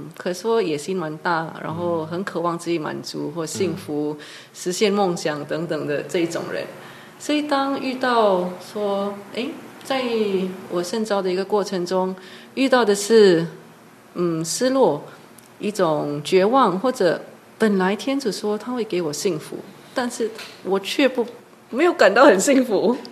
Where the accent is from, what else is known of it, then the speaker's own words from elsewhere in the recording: Singapore; Chinese is a second language; now in Taiwan; 因为我是新加坡人，然后来到台湾，我觉得语言是一个很大的问题，因为我的背景，我好像在学校学中文